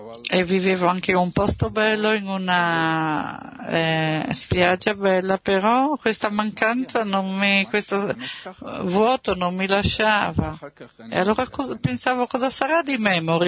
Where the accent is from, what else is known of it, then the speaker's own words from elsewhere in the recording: Turkey; also born or lived in London; io provengo dalla Turchia, sono nato lì. Ho vissuto a Londra, ho finito il collegio lì e dopo anni lì ho sentito di non far parte di Londra e allora ho deciso di ritornare in Turchia